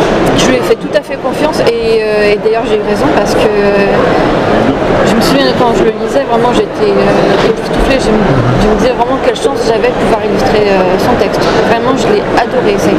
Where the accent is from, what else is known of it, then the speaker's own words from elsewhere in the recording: Brittany, France; comme je suis bretonne